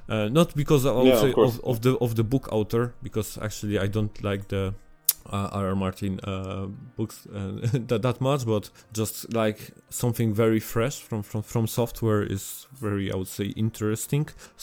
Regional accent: Poland; accent: Polish; English is a second language; No, if they can cope with my Polish accent, they can cope with your French accent.

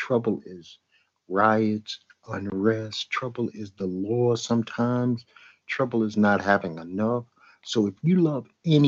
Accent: Brooklyn, New York, United States; I'm from Bed-Stuy, Brooklyn, America.

